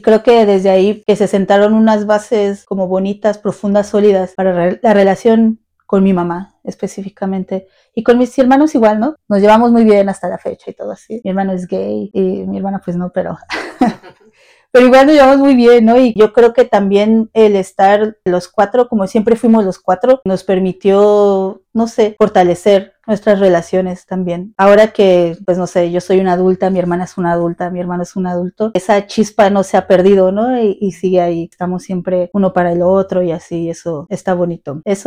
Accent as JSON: {"language": "Spanish", "region": "Mexico City", "country": "Mexico", "tie": "born there", "also_born_or_lived": "Chicago", "said": "Nací en la Ciudad de México, pero como muy pequeña, yo creo tendría un año."}